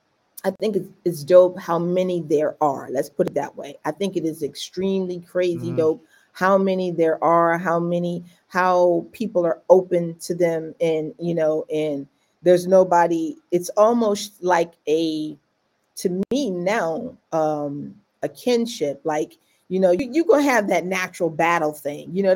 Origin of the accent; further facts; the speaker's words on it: Washington, District of Columbia, United States; A lot of people didn't even think I was from D.C.